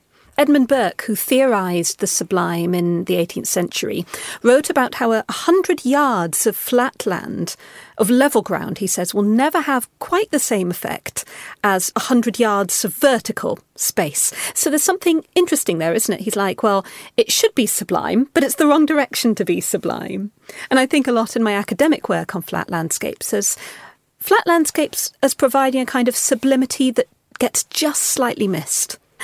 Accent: Lahore, Punjab, Pakistan; a flat field that I used to pass on my way to school in Lahore when I was growing up in Pakistan.

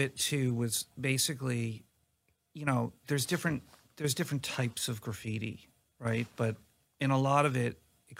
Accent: New York, United States; So I'm from New York. I grew up, graffiti was already, like, you know, a part of the city.

